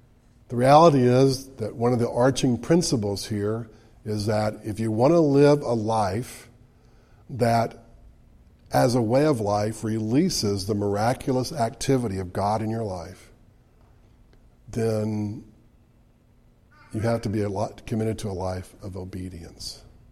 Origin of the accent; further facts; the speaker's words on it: United States; I'm an American, right?